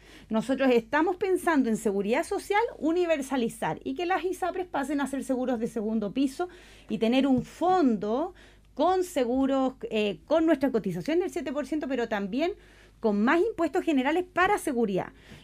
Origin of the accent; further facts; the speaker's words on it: Chile; soy mujer chilena, mamá, quiero que nuestro país le vaya bien.